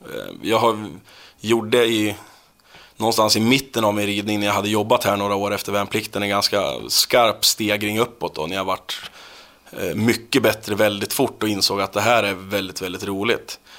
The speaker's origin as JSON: {"language": "Swedish", "region": "Norrland", "country": "Sweden", "tie": "born or raised there", "said": "den tiden jag höll på att spela fotboll hemma i Norrland."}